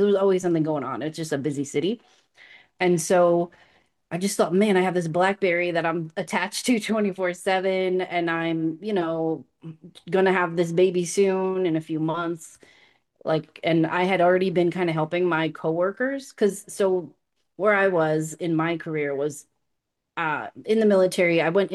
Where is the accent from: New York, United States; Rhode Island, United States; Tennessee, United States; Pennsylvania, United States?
Rhode Island, United States; Providence; Yep, I grew up in Providence, Rhode Island. My parents had a janitorial services company